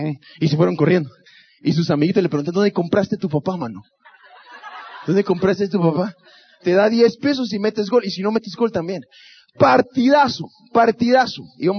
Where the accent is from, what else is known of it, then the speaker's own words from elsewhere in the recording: Guatemala; Yo soy de Guatemala. Escúcheme bien. ¿Usted ve esa bandera de allá? ¿Usted va a ver la bandera esa azul, blanco y azul? Esa es la bandera de mi país.